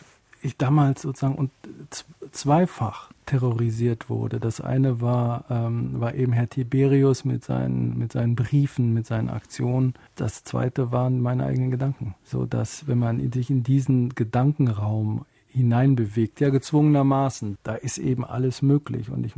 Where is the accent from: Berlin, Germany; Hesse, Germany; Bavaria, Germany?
Berlin, Germany; ich bin in Berlin aufgewachsen, ich war als Kind in Berlin, in dieser Frontstadt